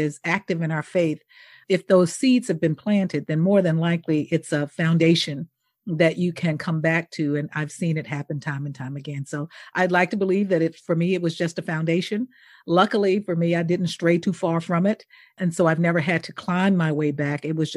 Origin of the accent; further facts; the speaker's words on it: Mississippi, United States; I don't have any illusions around what my home state is.